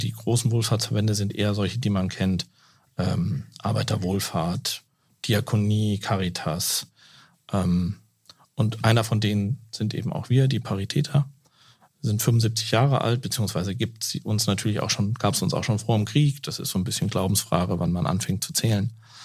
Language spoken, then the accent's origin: German; Kassel, Hesse, Germany; ich bin in Kassel zur Schule gegangen und groß geworden